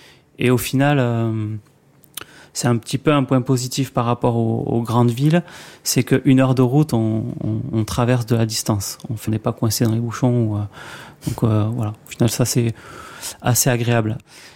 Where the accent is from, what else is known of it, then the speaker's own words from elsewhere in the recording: Pau, Nouvelle-Aquitaine, France; Moi, je suis de Pau, je suis plutôt citadin et je ne m'imaginais pas en fait vivre dans un milieu rural.